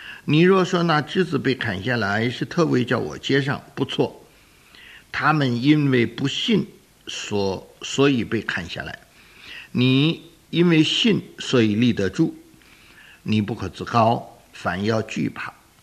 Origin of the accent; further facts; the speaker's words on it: China; 我们中国人叫荤的，荤的。